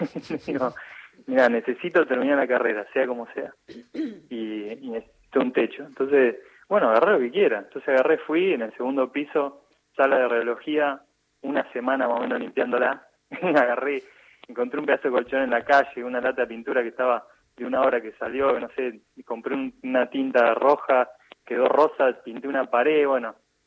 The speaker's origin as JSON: {"language": "Spanish", "country": "Argentina", "said": "a los 23, 24 años, dije, esto no es por acá, necesito estar en mi país, necesito ayudar, necesito hacer algo, y quería estar con mi familia. Así que dejé todo y me volví a Argentina"}